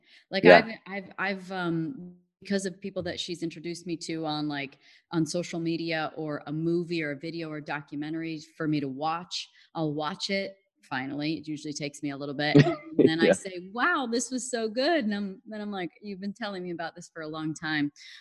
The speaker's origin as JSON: {"language": "English", "region": "Illinois", "country": "United States", "tie": "born or raised there", "said": "And, but I grew up in Northern Illinois."}